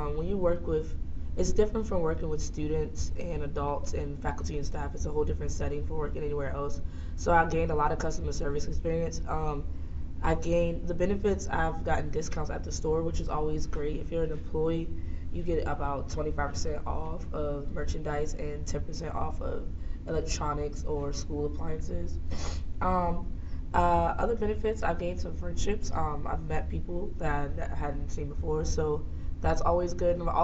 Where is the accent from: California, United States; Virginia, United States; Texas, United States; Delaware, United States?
Virginia, United States; Reedville; I'm from Reedville, Virginia.